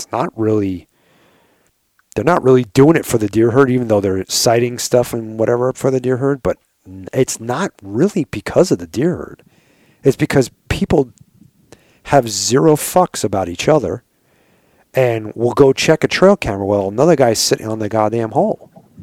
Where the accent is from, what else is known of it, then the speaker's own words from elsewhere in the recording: New York, United States; now in Arizona, United States; I know back east, because I'm from New York, man.